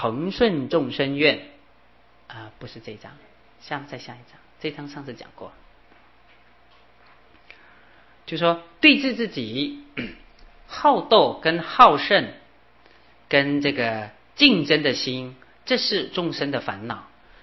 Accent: China; 狠到呢我们中国人讲杀人都不眨眼

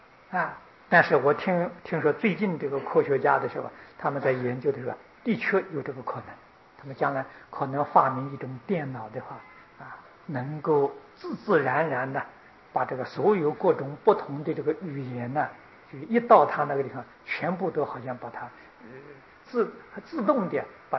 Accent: China; 在讲台上，我们中国人听呢，他讲我们中国话，还讲我们家乡土话啊。

